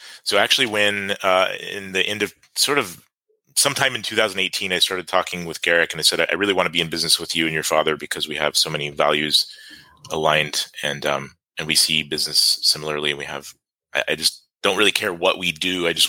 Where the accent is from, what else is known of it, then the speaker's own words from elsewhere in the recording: Atlanta, Georgia, United States; also born or lived in West Coast; From the U.S., I was born on the West Coast, but moved to the East Coast when I was a kid. So I kind of grew up in the Atlanta, Georgia area in the Southeast.